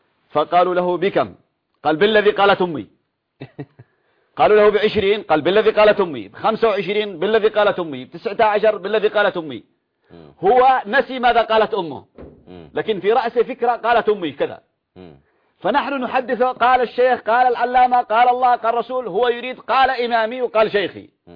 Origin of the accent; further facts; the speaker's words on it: Yemen; عندنا في اليمن،